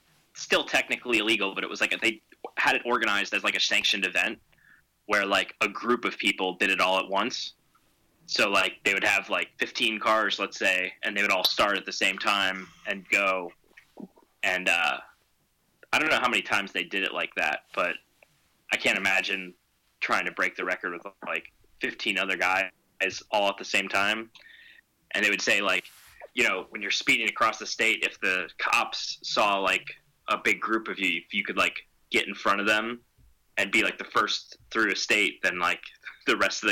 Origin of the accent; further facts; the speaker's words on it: Dormont, Pennsylvania, United States; Well, I'm from Dormont.